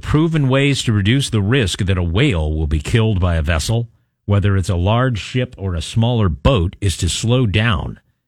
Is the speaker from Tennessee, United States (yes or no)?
no; Maryland, United States; I grew up in Western Maryland.